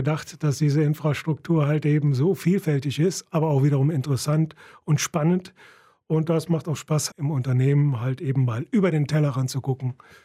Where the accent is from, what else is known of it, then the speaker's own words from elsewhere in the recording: Krefeld, North Rhine-Westphalia, Germany; ich bin mittlerweile 62 Jahre alt, bin gebürtiger Krefelder. Ja, war ziemlich lange in Krefeld, hier über 20 Jahre, war hier auch auf der Freiformsteinschule, in der Realschule